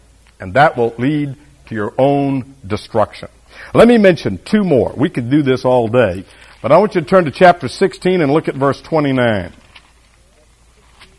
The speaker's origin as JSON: {"language": "English", "region": "Florida", "country": "United States", "said": "I don't know a lot about alligators because I'm from the Florida Panhandle"}